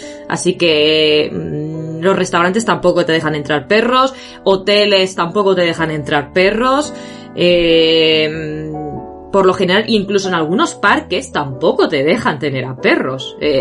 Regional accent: Spain; now in Japan; España, porque al final es de donde vengo, ¿no? Y donde he vivido gran parte de mi vida.

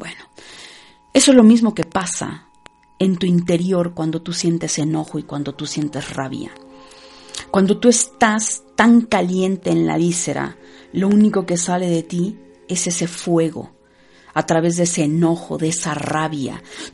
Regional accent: Mexico; Como buena mexicana decimos ya me encabroné.

